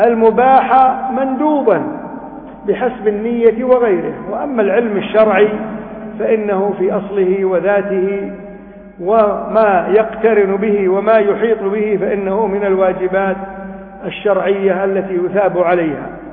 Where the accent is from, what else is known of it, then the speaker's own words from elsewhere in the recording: Kuwait; عندنا في الكويت